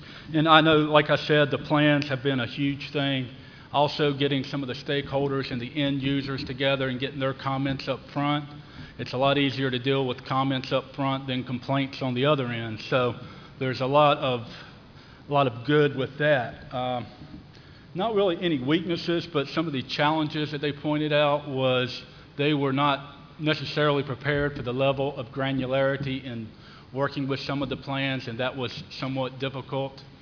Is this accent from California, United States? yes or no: no; Virginia, United States; I'm from Virginia.